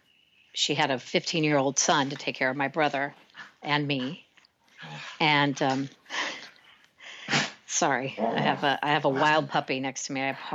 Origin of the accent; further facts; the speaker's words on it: Burbank, California, United States; So I grew up in that world on this farm in Central California, but also just as a child growing up in Burbank